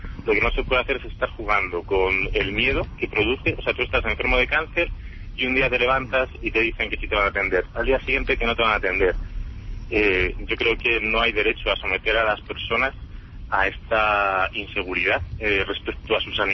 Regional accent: Madrid, Community of Madrid, Spain; me produce tristeza como madrileño.

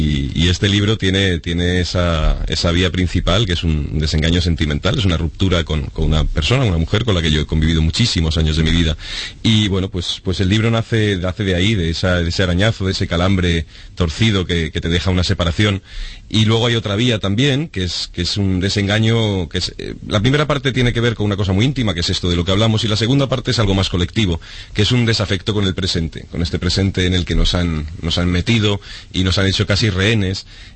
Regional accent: Madrid, Community of Madrid, Spain; Yo soy muy madrileño, muy gato.

